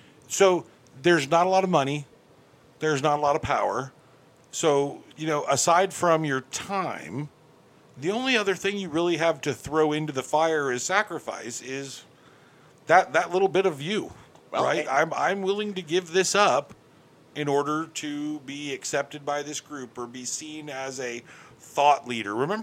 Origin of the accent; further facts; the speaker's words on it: Cleveland, Ohio, United States; See, and I'm from Cleveland, so I've been taught, always assume that everything's going to go to shit.